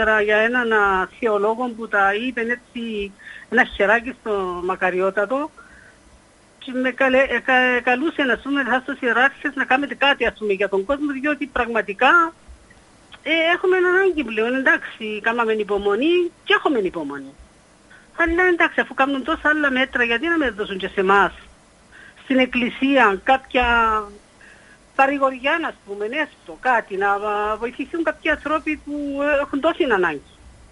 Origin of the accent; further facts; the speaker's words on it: Nicosia, Nicosia District, Cyprus; είμαι από τη Λευκοσία.